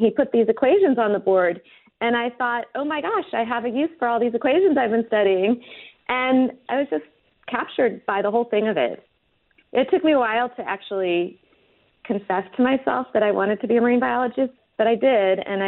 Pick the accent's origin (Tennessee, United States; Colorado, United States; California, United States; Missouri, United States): Missouri, United States; St. Louis; I grew up in St. Louis, so I'm a Midwestern girl